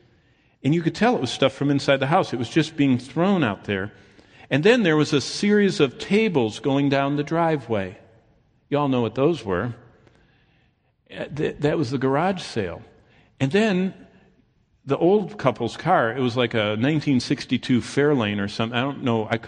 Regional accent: Lansing, Michigan, United States; I grew up, I don't even know if you know, I grew up in Lansing, and I grew up with the Romneys that used to own Michigan National Bank

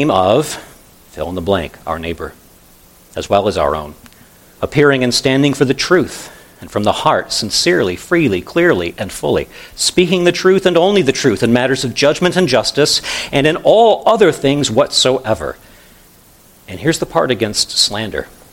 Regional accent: United States; This is one of my big concerns as an American, but also as a pastor.

